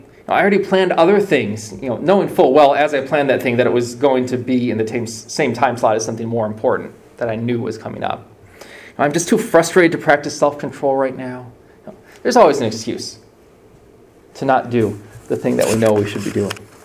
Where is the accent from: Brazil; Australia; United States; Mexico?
Brazil; Growing up in Brazil, whenever you want to need to do anything with the government, they always switch, "Well, it'll get done in 15 dias, in 15 days.